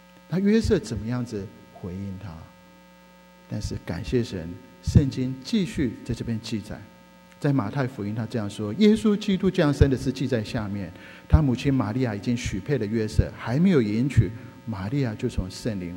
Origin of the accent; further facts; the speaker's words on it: Taiwan; 我从小在台湾长大，我们在台大附近